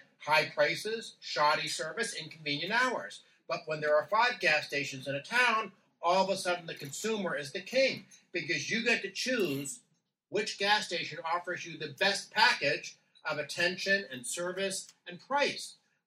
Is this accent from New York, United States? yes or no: yes; New York, United States; because I grew up in New York. I talk loud, so I won't have any challenge with that.